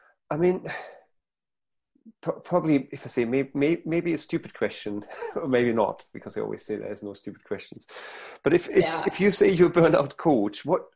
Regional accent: Germany; first language German; English is a second language; now in United Kingdom; Obviously, we talked in German, which is, to say, still my mother tongue after 20 years in the UK. So it's always nice to have a fellow German on the podcast.

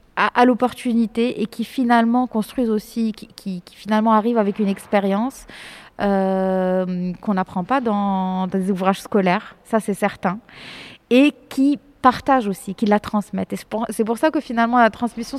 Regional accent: Morocco; je suis marocaine, j'ai grandi, enfin, je suis née, j'ai grandi au Maroc, de famille de parents marocains. J'ai quand même fréquenté l'école française, j'ai étudié en France, j'ai décidé de rentrer au Maroc

